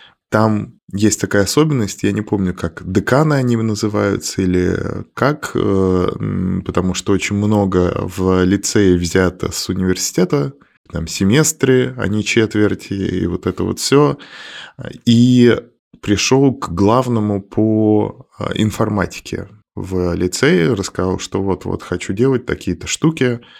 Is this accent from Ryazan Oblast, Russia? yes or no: yes; Ryazan, Ryazan Oblast, Russia; Я из Рязани.